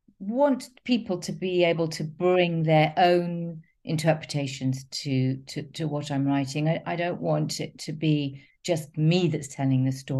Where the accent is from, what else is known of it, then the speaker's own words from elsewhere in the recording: London, United Kingdom; I grew up in North London and East London